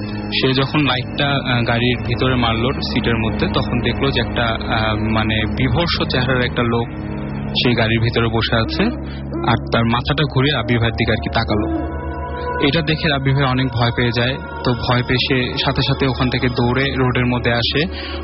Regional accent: Dhaka, Dhaka Division, Bangladesh; মিরপুর থেকে এসেছি।

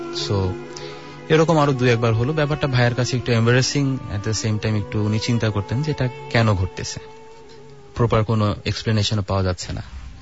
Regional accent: Dhaka, Dhaka Division, Bangladesh; আমি নাইন মালিবাগ থেকে আসছি, আমি একটি বেসরকারি ব্যাংকে কর্মরত আছি।

